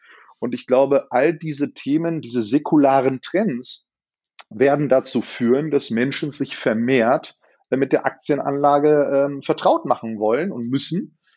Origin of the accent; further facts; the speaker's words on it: Berlin, Germany; als Berliner steht man zu Berlin.